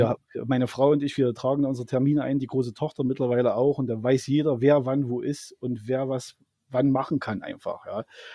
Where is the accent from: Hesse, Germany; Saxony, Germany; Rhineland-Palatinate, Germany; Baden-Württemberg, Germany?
Saxony, Germany; Zwickau; Bei uns in Zwickau als Vorgeschichte gibt es seit mehreren Jahren